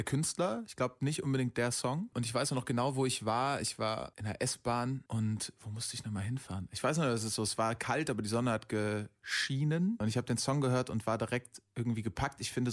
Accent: Aachen, North Rhine-Westphalia, Germany; Als ich so 18 war, habe ich Pizza ausgefahren in Aachen, wo ich herkomme.

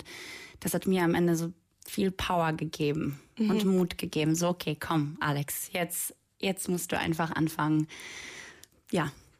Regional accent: Poland; now in Germany; Ich komme ursprünglich aus Polen, da habe ich Musikschule besucht, ich hatte Klavierunterricht als Hauptfach.

